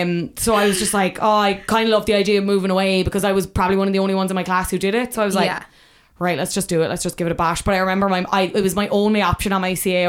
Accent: Cork, Munster, Ireland; because I was from Cork

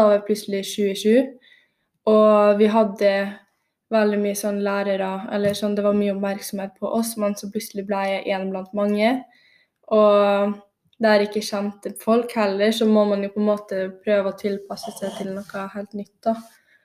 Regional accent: Northern Norway, Norway; now in Molde, Norway; jeg tok halvparten her i Molde og halvparten hjemme i Nord-Norge. Så konfirmerte jeg meg der.

